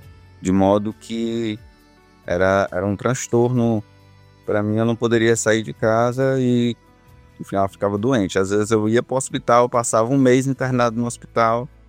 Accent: Redenção, Ceará, Brazil; Nós somos natural daqui mesmo, de Redenção, especificamente aqui no distrito chamado Antônio Diogo. E tanto eu quanto minha esposa, nós somos daqui. Eu nasci aqui no ano de 1995, né?

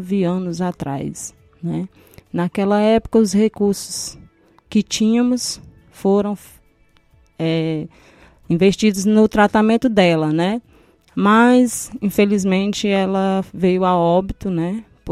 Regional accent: Irapuá, Ceará, Brazil; Nós somos lá do Irapuá. É Irapuá, aqui próximo a Nova Russas.

